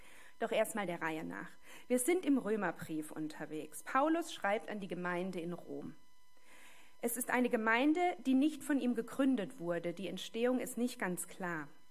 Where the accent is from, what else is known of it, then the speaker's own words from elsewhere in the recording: Baden-Württemberg, Germany; also born or lived in North Rhine-Westphalia; jetzt schon 42 Jahre alt, bin immer noch verheiratet, habe 2 Kinder. Ich wurde in Nordrhein-Westfalen geboren und bin in Baden-Württemberg aufgewachsen.